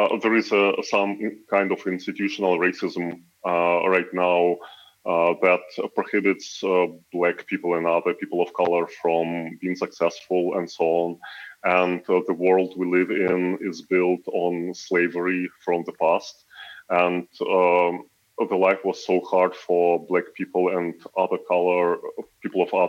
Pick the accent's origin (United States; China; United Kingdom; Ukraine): Ukraine; because I'm from Ukraine